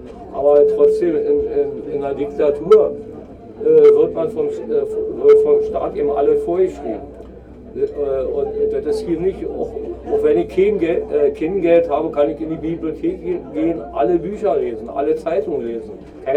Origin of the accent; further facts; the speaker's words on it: Berlin, Germany; Ich sage, ja klar, komme ich aus dem Osten.